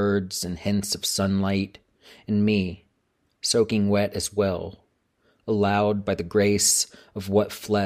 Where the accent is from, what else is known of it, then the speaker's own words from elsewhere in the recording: Georgia, United States; This poem is the final poem in a manuscript about my home state of Georgia.